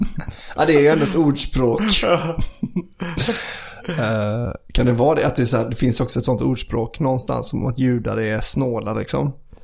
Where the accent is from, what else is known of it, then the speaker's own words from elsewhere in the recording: Wallonia, Belgium; Men, jag är från Belgien ursprungligen.